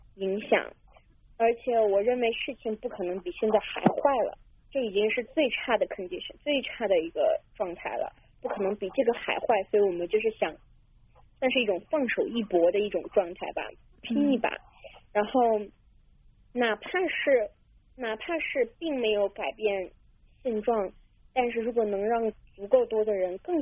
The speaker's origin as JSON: {"language": "Chinese", "region": "Beijing", "country": "China", "tie": "born or raised there", "said": "我虽然是在北京出生长大"}